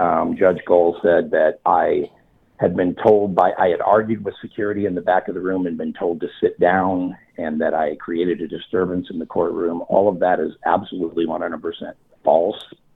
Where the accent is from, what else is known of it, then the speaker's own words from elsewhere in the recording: Logansport, Indiana, United States; now in Indianapolis, United States; I'm from the Logansport area, and I grew up, I've visited Delphi many times.